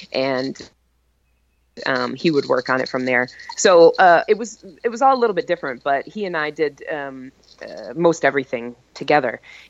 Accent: Flint, Michigan, United States; friends of mine from my hometown in Flint, Michigan, also played on it

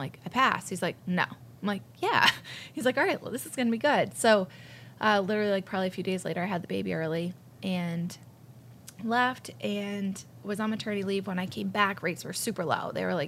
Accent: Eastport, Maine, United States; So I'm from Eastport, Maine, a tiny, tiny little island.

